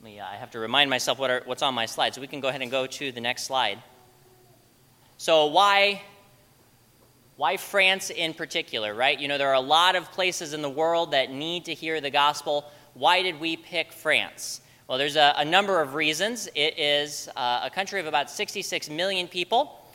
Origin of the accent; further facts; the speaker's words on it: Utah, United States; my wife and I grew up in Utah, which is a mission field in and of itself.